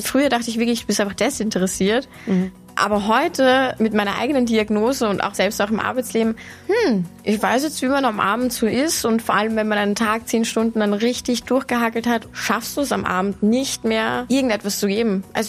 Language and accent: German; Vienna, Austria; born there; ich wohne in der Stadt, ich bin in Wien geboren, ich wohne in einer Stadt